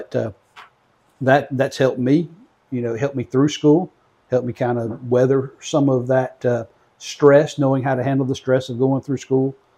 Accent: Southaven, Mississippi, United States; I grew up in South Haven, Mississippi.

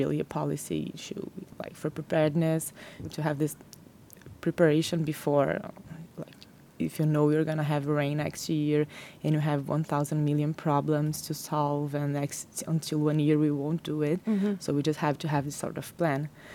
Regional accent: Rio de Janeiro, Brazil; I'm from Rio de Janeiro, Brazil

